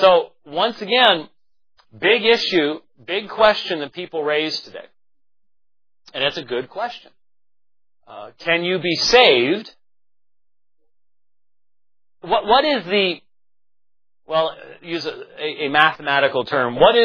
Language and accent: English; Minneapolis, Minnesota, United States; I was sort of Midwestern bred, you know. I was born in Minneapolis, so give me some break there.